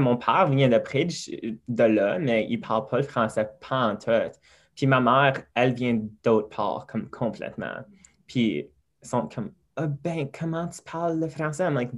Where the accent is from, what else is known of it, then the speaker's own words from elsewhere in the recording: Manitoba, Canada; also born or lived in United States; I'm like, oh, je viens du Manitoba. They're like, mais comme, d'où viens-tu? I'm like, wow, bro, like, je viens, like, I mean, j'étais né aux États-Unis.